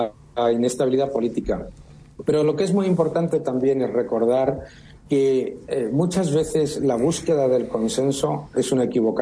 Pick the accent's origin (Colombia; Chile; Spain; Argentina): Spain; Yo vengo de España, donde el sistema de pensiones está quebrado.